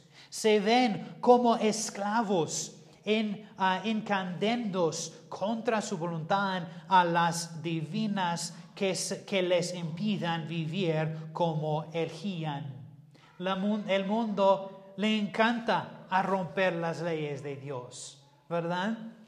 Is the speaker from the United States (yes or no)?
yes; United States; Spanish is a second language; En mi país de Estados Unidos tenemos una historia muy bien, pero no todo es bueno